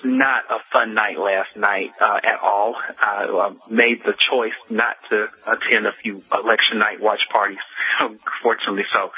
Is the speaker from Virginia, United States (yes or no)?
yes; Virginia, United States; Sequestration, Virginia's my home state, disclaimer, but sequestration is a huge deal, or will be a huge deal in the state of Virginia.